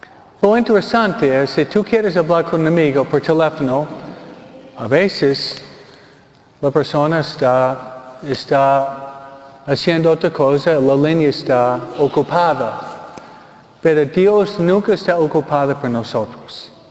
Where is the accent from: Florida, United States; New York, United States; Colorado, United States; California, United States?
New York, United States; de donde vengo yo, de Nueva York